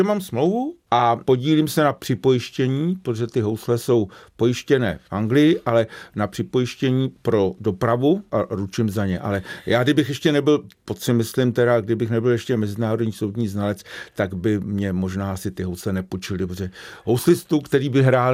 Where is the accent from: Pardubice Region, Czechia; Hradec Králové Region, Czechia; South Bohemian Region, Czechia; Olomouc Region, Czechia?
Hradec Králové Region, Czechia; Hradec Králové; v Hradci Králové, odkud pocházím